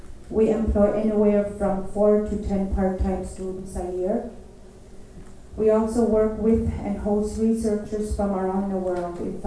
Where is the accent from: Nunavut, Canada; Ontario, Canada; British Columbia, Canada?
Nunavut, Canada; Cambridge Bay; from Cambridge Bay